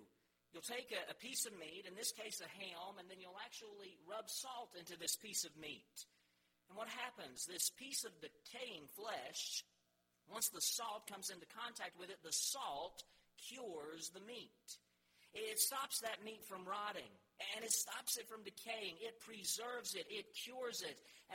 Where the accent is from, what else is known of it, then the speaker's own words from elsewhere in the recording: Beulah Dean, North Carolina, United States; I grew up in Beulah Dean, North Carolina, in North Mitchell County.